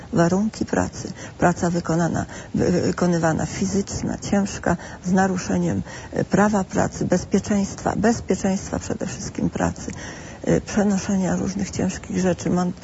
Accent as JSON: {"language": "Polish", "town": "Dębica", "region": "Subcarpathian Voivodeship", "country": "Poland", "said": "Do województwa podkarpackiego, tak powiem ogólnie"}